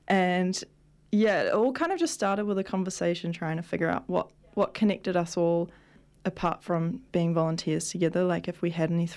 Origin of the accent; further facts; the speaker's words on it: Waihi, Waikato, New Zealand; I feel like at the moment I'm really interested in leaning into local tourism of my hometown Waihi